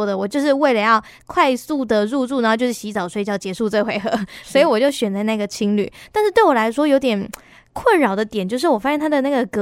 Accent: Taiwan; 因为他想要深入我们台湾人的生活。

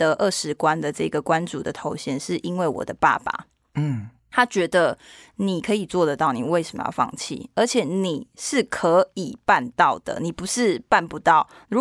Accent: Taiwan; first language Taiwanese Hokkien; Chinese is a second language; 我土生土长在台湾，台语也是我就是从小到大的母语。

